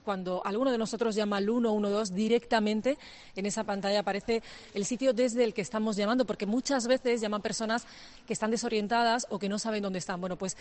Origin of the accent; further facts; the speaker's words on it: Andalusia, Spain; una vez que yo como andaluza o que cualquiera de los oyentes llama al 112